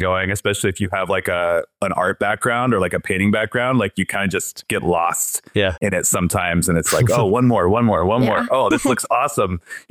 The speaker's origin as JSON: {"language": "English", "town": "Portland", "region": "Oregon", "country": "United States", "tie": "born or raised there", "said": "I grew up in Portland, Oregon."}